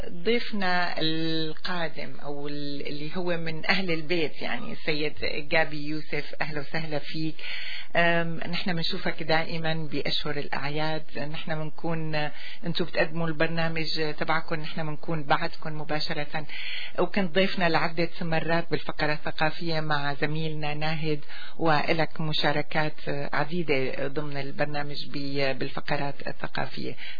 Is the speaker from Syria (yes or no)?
yes; Syria; ونكون نحن دائما متحدين مع بعضنا كسوريين ونرجع للبلد